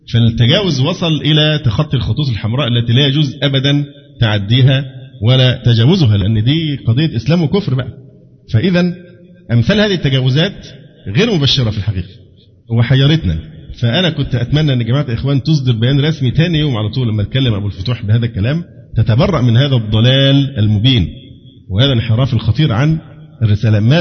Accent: Egypt; مسمار جحا اللي ينفع عندنا في مصر اللعب بهذه الورقة

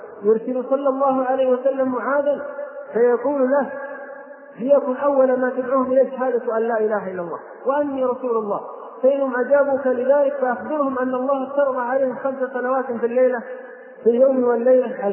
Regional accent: Abha, Asir, Saudi Arabia; مثل ما سأل أحد العلماء عندنا في أبها

